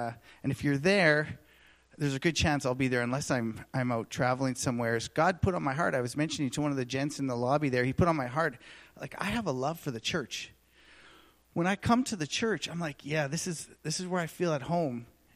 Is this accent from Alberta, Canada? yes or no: yes; Edmonton, Alberta, Canada; Tanis and I are conservative. We grew up in Edmonton.